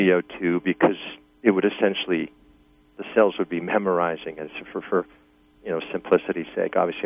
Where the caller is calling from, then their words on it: New Jersey, United States; New Jersey.